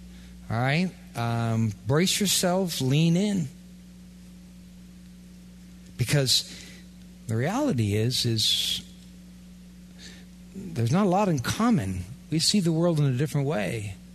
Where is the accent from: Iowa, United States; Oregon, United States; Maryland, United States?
Iowa, United States; I'm from Iowa, remember?